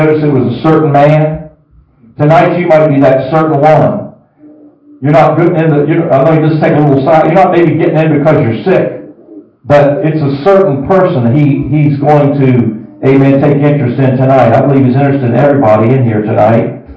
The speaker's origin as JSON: {"language": "English", "region": "West Virginia", "country": "United States", "tie": "born or raised there", "said": "One of my very best friends, a doctor in my hometown there in West Virginia."}